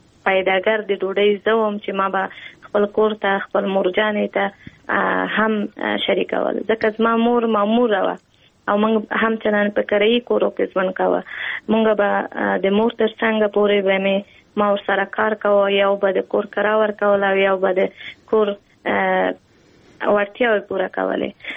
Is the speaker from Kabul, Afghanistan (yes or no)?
yes; Kabul, Afghanistan; په کابل کې زیږیدلی یم په کابل کې لویه شوم په کابل کې مو تحصیلات مخکې وړي